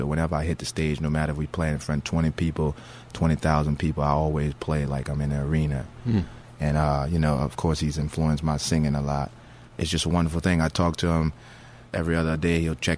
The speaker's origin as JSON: {"language": "English", "town": "New Orleans", "region": "Louisiana", "country": "United States", "tie": "born or raised there", "said": "That's a street that I grew up on in New Orleans in the Treme neighborhood."}